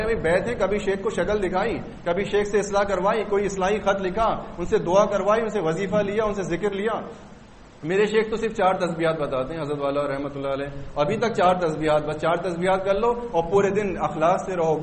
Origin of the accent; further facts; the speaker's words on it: Hyderabad, Sindh, Pakistan; now in Karachi, Pakistan; میرا شہر بھی حیدرآباد کا تھا، اب تو خیر میں کراچی چلا گیا ہوں. جب میں حیدرآباد سے